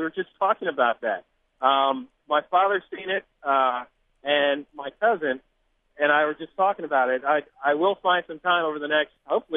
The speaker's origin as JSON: {"language": "English", "town": "Columbia", "region": "Maryland", "country": "United States", "lives_now": "Washington, United States", "said": "I'm originally from Columbia, Maryland, but my wife and I live here in D.C. now."}